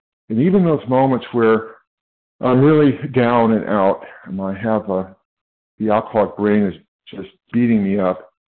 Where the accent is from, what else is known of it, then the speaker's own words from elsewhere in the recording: California, United States; I'm from California.